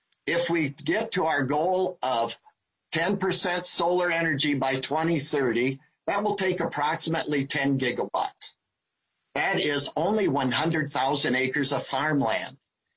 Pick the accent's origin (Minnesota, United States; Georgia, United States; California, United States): Minnesota, United States; St. Charles; from St. Charles, Minnesota.